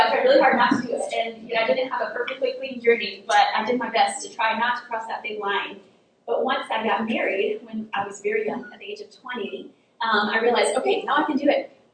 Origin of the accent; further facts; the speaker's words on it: Southern United States, United States; I was born and raised in the South.